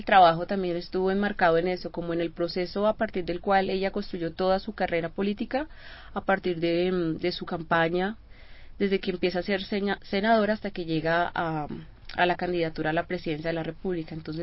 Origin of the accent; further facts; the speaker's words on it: Colombia; la imagen que como colombianos tenemos